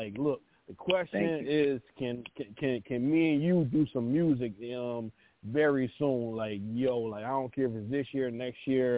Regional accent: Philadelphia, Pennsylvania, United States; now in Trenton, United States; I was born and raised in Philly, North Philly, Philadelphia, Pennsylvania. You know, and now I'm living in New Jersey, Trenton, New Jersey.

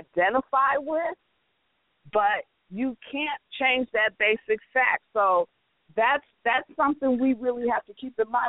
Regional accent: New York, United States; Man, I'm from New York.

